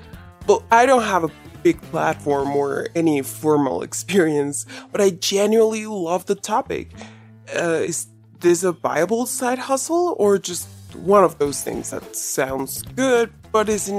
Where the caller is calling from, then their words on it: Salt Lake City, Utah, United States; Hello, I'm calling from Salt Lake City.